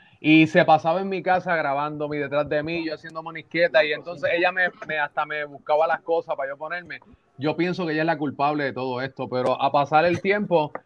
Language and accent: Spanish; Villalba, Puerto Rico; yo soy de Villalba, un jíbaro criado en el monte, mano. Yo me crié al lado del río, de la quebrada, o sea, lo que conocen como La Joya en Puerto Rico. Tomé la decisión un día de mudarme para San Juan